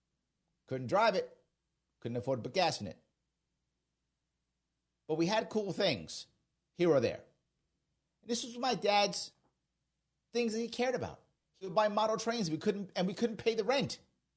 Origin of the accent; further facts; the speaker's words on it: New York City, New York, United States; And when I was a kid, growing up in the Bronx, my father was not the best husband.